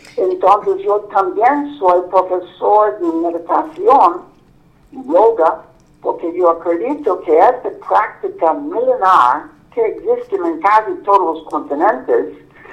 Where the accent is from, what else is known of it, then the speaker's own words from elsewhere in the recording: United States; Spanish is a second language; Yo soy de los Estados Unidos. Durante la guerra de Vietnam, yo estaba en la universidad